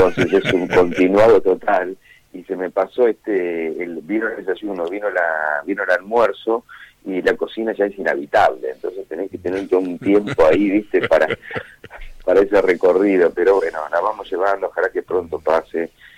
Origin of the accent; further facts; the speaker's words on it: Argentina; no nos deja tan originales como a veces somos los argentinos.